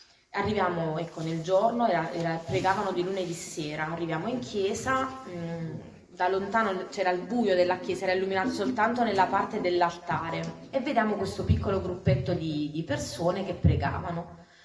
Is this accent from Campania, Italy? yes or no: yes; Campania, Italy; accent: Campanian; moved away; Io sono di origini campane, sicuramente si sentirà dal mio accento